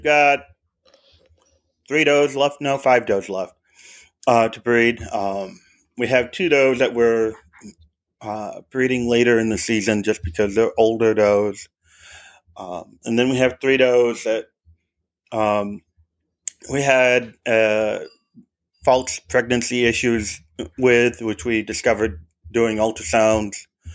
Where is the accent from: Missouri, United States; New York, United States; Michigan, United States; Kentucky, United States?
New York, United States; We're from Central New York.